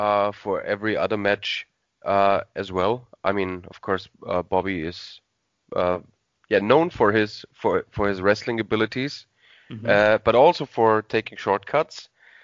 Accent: Austria; English is a second language; even though I'm from Austria.

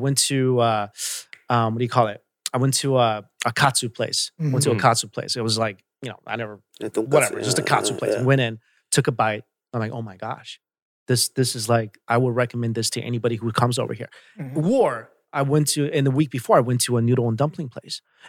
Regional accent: New York, United States; I'm from New York and I went to Italy for pizza.

